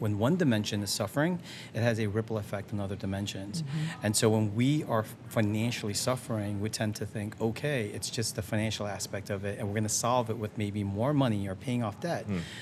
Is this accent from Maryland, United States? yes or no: no; New Jersey, United States; also born or lived in Florida; I am thousands of miles away from home. I'm from Jersey originally in Florida. And then here I am in convention in Wisconsin.